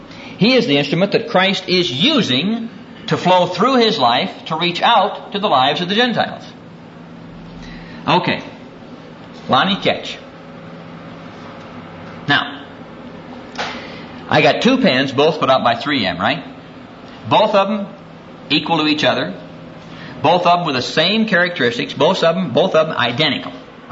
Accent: Midwest, United States; You know, I'm from a farm. I'm from the Midwest.

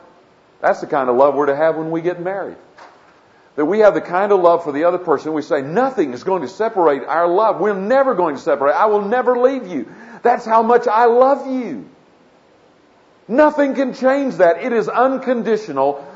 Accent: Skiatook, Oklahoma, United States; when I was growing up in Skytook, we used this word, cussing.

